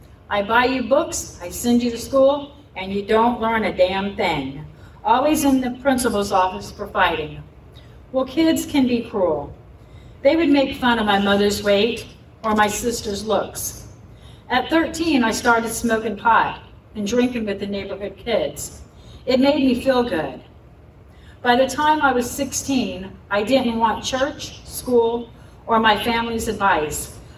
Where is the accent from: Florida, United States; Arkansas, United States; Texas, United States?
Florida, United States; I grew up in the Florida Keys.